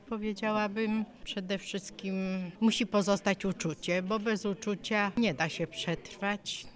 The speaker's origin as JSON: {"language": "Polish", "town": "Żukowice", "region": "Lower Silesian Voivodeship", "country": "Poland", "tie": "born or raised there", "said": "A ja jestem rodowitą żukowiczanką"}